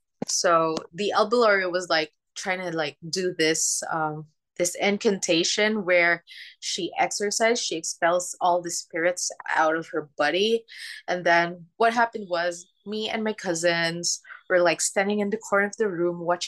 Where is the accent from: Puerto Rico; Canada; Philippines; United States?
Philippines; Philippines. And there's like a lot of things that happened to me when I was like, when I go back to my hometown, because it's really, really creepy there.